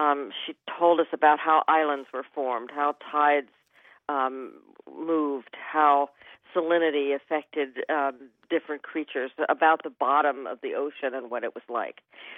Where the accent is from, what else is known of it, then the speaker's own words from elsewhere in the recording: Pittsburgh, Pennsylvania, United States; I grew up in Pittsburgh, about three hills over from where Carson was born